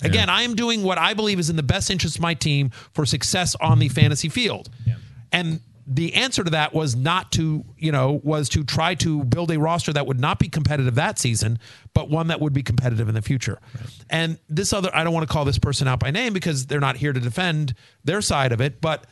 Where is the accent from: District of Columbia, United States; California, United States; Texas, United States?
Texas, United States; College Station; in my very first fantasy league, the Fat Dog Rotisserie Baseball League back in my hometown of College Station, Texas.